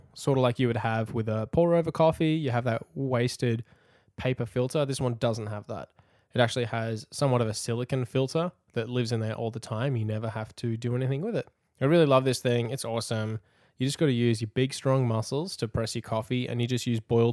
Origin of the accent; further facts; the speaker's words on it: Australia; moved away; the small town that I grew up in back in Australia